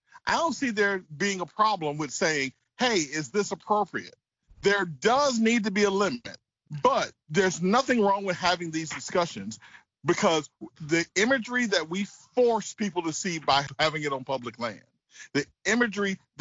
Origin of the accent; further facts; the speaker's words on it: the South, United States; I grew up in the South having to ignore these Confederate imagery.